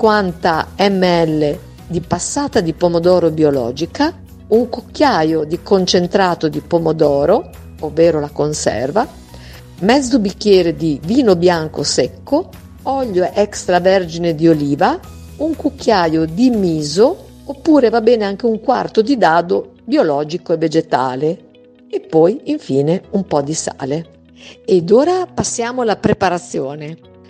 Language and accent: Italian; Bologna, Emilia-Romagna, Italy; Sono bolognese e quindi non può certo mancare un ragù pieno di sapore